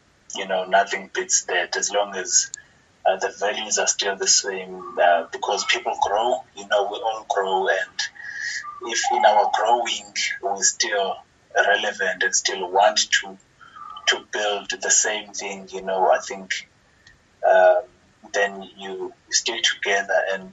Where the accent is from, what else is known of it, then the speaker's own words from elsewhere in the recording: Tabankulu, Eastern Cape, South Africa; also born or lived in Mount Frere; Yeah, so I basically grew up in Davangulu. I was born in Mount Frere. That's where my parents live. I'm from Mount Frere, but when I was 4 months, I went to stay with my grandmother from my mom's side in Tabangulu, which is close to Mount Frere. And I grew up there.